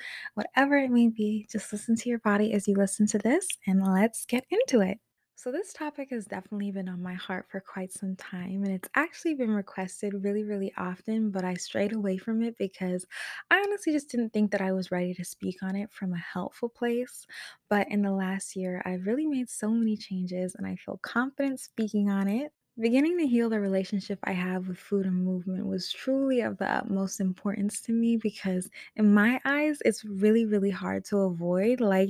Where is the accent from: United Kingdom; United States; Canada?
United Kingdom; England; also born or lived in Thailand / Japan; growing up in England, Thailand, and Japan as a Black girl.